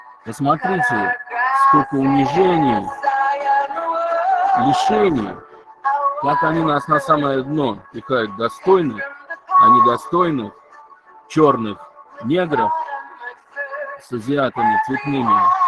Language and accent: Russian; Moscow, Russia; тем более вот такие, как я, люди москвичи, да, которые на самое дно еще в СССР опускались своими